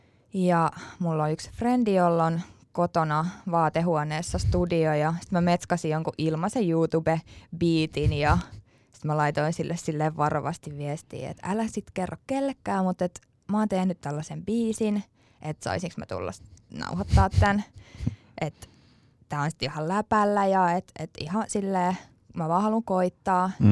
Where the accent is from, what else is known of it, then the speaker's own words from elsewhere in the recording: Helsinki, Uusimaa, Finland; oon syntynyt Kätilöopistolla Helsingissä, kasvanut Viikissä. Oikeastaan niin kuin melkein koko niin kuin nuoruusikäni.